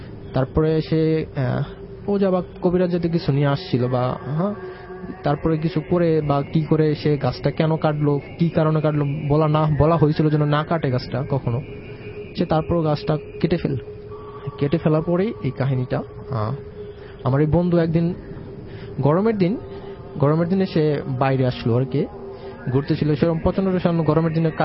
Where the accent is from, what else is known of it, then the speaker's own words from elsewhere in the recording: Gazipur, Dhaka Division, Bangladesh; now in Dhaka, Bangladesh; আমি গাজীপুর, আমার বাড়ি হলো গাজীপুর, আমি ঢাকা থাকি এখন মিরপুরে